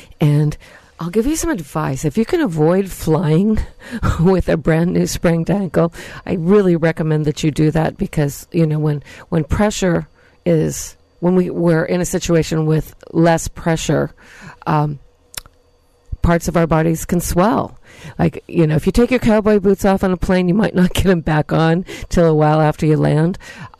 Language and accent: English; California, United States; And I grew up in the North Bay